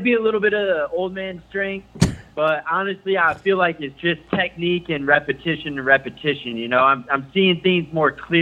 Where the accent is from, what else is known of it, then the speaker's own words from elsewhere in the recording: Franklin, Tennessee, United States; Yeah, I grew up in Tennessee, Franklin, Tennessee.